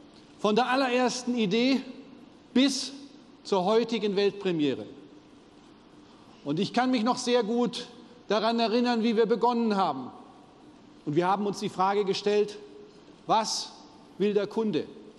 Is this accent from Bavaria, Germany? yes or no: yes; Bavaria, Germany; Als Bayer bin ich in meiner Freizeit gerne in den Bergen.